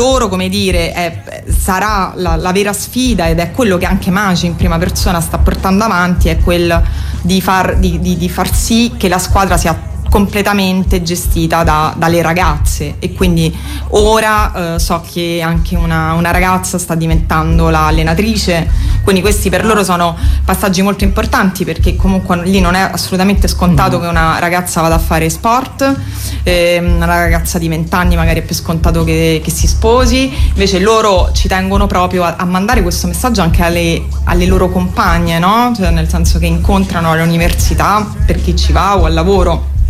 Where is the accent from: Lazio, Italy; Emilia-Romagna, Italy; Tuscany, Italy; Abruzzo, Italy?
Lazio, Italy; Rome; io sono cresciuta a Roma